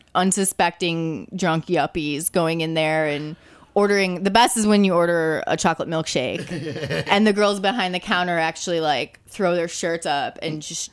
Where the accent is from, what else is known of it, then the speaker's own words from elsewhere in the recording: Chicago, Illinois, United States; I'm from Chicago